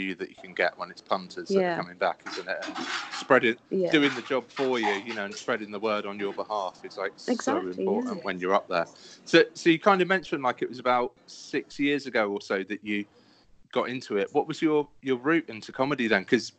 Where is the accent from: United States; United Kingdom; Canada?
United Kingdom; England; being that English knobhead who's gone over to drink Guinness and act like a twat in someone else's city.